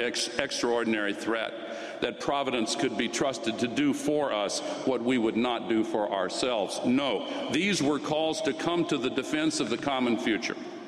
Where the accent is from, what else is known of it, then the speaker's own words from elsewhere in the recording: Carthage, Tennessee, United States; you gave the Peace Prize to a man from my hometown of 2,000 people, Carthage, Tennessee, in the USA.